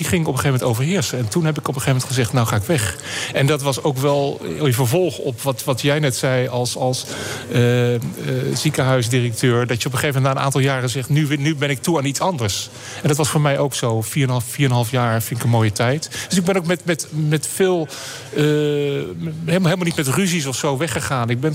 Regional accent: Netherlands; now in Paris, France; Ik wilde weg van alles. Dus ik ben ook weg uit Nederland inmiddels.

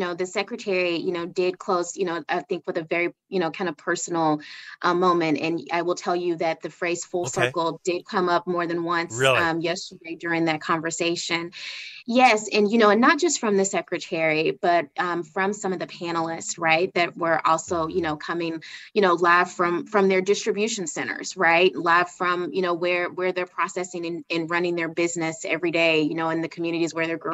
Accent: Village, Arkansas, United States; I tell people I'm from Village, Arkansas, which is just population, my family. And so these are things that really matter in small towns and areas like where I'm from.

